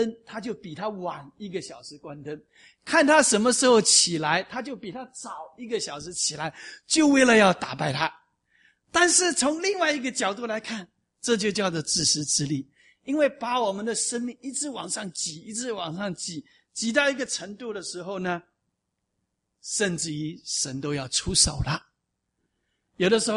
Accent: Taiwan; 因为我是出生在50年代，那个时候国民党迁到台湾的第一代在台湾长大出生的，从小没有鞋子穿

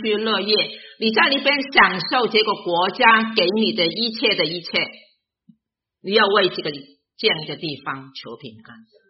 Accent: China; now in United States; 你可以同时为中国祷告，因为我们也是中国人，对不对？但是你今天你定居在这里

